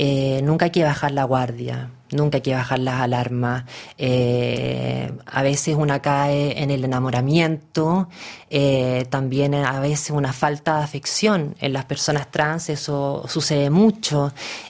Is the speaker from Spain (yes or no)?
no; Santiago, Santiago Metropolitan Region, Chile; París en algún sentido más peligroso que mi ciudad natal, Santiago de Chile.